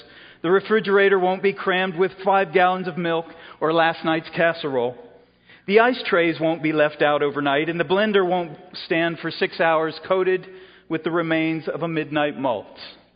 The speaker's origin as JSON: {"language": "English", "town": "Sarasota", "region": "Florida", "country": "United States", "tie": "born or raised there", "said": "Our family will often vacation where I grew up in Sarasota, Florida."}